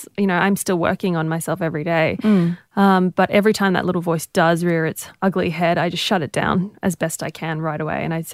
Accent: Papua New Guinea; You know, I grew up in Papua New Guinea

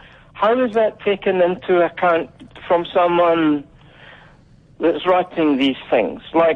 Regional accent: Scotland, United Kingdom; I was originally from Scotland.

